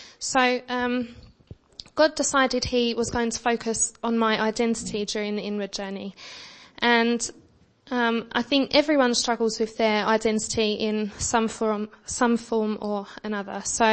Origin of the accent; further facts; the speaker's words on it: East of England, United Kingdom; I'm a girl from Essex with a sewing addiction.